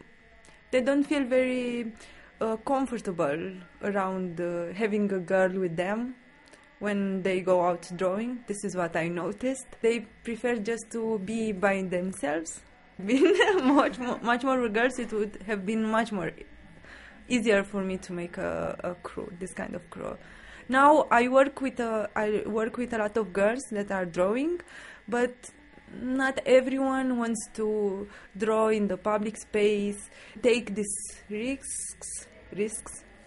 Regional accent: Bucharest, Romania; I'm from Bucharest.

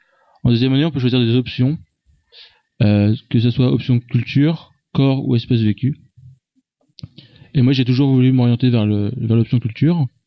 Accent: Veigné, Centre-Val de Loire, France; j'ai grandi à Vénier, donc ça fait 21 ans que j'y habite donc. Là, je suis étudiant actuellement à Tours.

